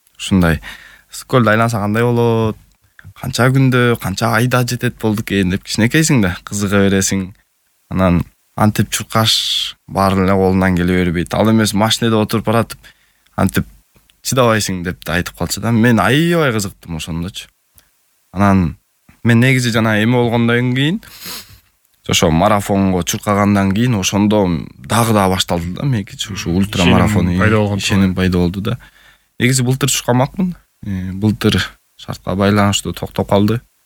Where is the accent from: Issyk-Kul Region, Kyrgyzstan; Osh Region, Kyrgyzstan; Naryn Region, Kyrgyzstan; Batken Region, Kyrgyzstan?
Issyk-Kul Region, Kyrgyzstan; Tosor; А бирок негизи айылман деле бул Жетөгүз район Тосор айылында төрөлүп өскөм да.